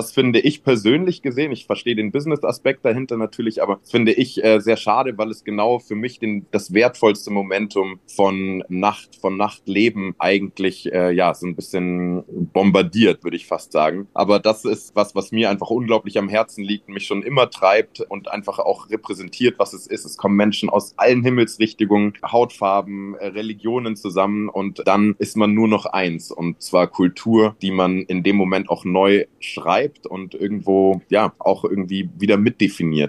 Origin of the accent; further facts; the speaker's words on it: Germany; born there; Ich bin in Deutschland geboren, habe aber einen nigerianischen Hintergrund